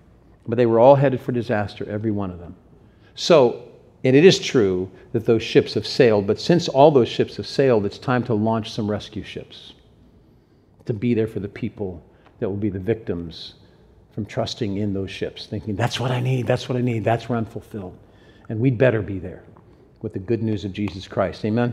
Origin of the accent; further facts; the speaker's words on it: Cincinnati, Ohio, United States; That's my sister clapping. We're from Cincinnati.